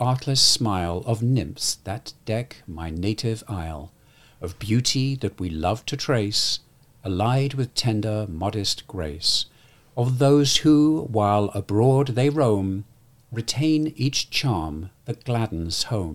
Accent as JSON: {"language": "English", "region": "England", "country": "United Kingdom", "tie": "born or raised there", "said": "When I grew up in England, of course, Boxing Day to us was just, you know, the day after Christmas."}